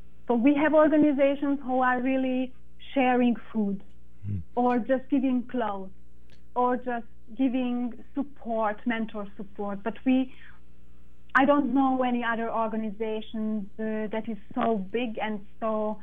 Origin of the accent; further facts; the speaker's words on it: Budapest, Hungary; English is a second language; moved away as an adult; also born or lived in Pécs; And then when I was 18, it was 2003, I moved from Budapest to the south part of Hungary, to Pécs.